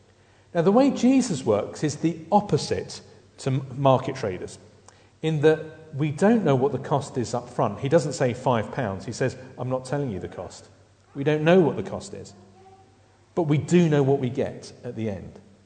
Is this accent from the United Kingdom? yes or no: yes; South East England, United Kingdom; As a child, I was brought up in Sussex. My parents were from sort of Essex, East London, that sort of area.